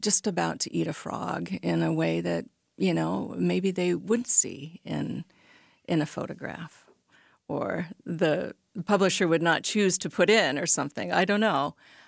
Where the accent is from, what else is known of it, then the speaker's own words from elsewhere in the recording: Washington, United States; I grew up in Washington State, and the coast of Washington is fairly rugged